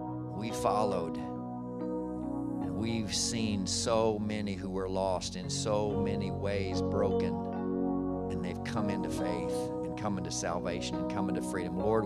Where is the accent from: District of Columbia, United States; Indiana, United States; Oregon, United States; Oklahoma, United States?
Indiana, United States; I was raised in Indiana and he was in Florida, and I was never close to him.